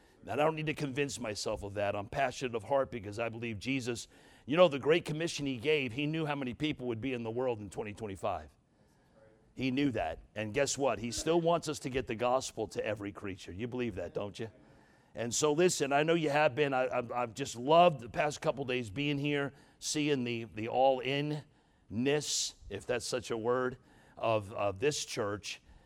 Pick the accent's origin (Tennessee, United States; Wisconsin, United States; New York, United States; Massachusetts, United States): New York, United States; I'm thankful because when I grew up in New York, that I had a church like this that loved me